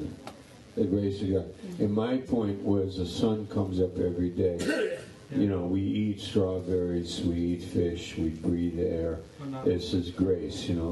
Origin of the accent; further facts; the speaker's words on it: New York, United States; So I'm from New York State.